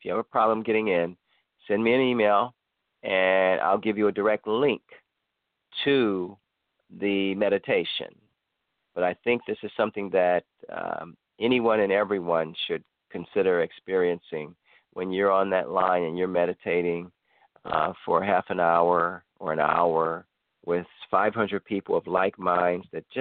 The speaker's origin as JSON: {"language": "English", "town": "Cleveland", "region": "Ohio", "country": "United States", "tie": "born or raised there", "said": "a shout out especially to my hometown in Cleveland and surrounding areas"}